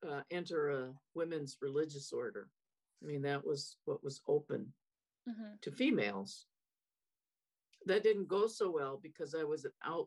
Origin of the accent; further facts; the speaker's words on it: Montana, United States; I grew up in Montana, and they came to our little farming community every summer for 2 weeks.